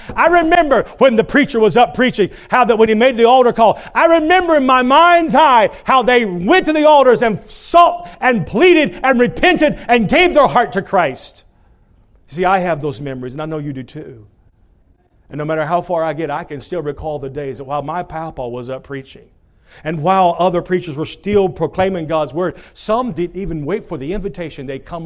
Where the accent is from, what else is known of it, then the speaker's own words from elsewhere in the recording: Tennessee, United States; where I grew up in East Tennessee, we were right there at Oak Ridge, Tennessee, where they make the bomb, you know.